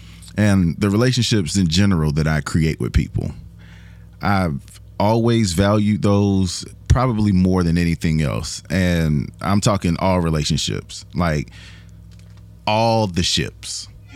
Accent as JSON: {"language": "English", "region": "the South", "country": "United States", "said": "Y'all know I'm from the South for sure now."}